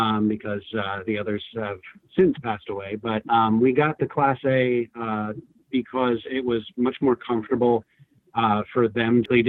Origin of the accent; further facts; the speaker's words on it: California, United States; And I was raised in California. We both met in Las Vegas about 15 years-ish ago.